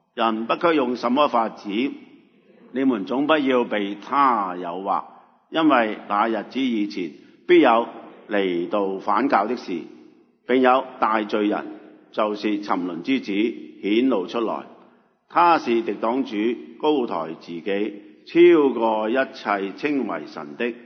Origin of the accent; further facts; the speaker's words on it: China; 事件，我哋中国人俾人压迫得好紧要啊